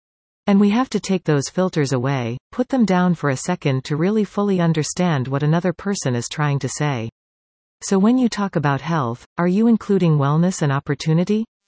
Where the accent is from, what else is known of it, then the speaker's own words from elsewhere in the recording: Seattle, Washington, United States; I grew up mostly in Seattle, Washington, and I had an interest in health and healthcare from a pretty young age.